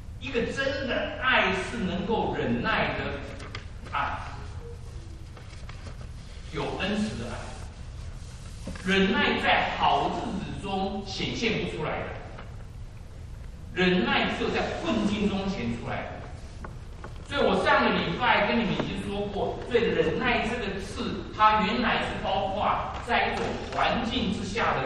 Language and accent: Chinese; China; 事实上我们中国人有一个很错误的观念